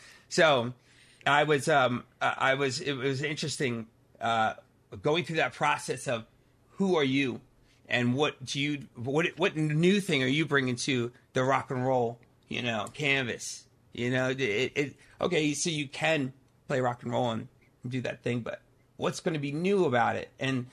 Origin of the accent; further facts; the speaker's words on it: Pennsylvania, United States; I grew up in Pennsylvania, right outside of Philadelphia.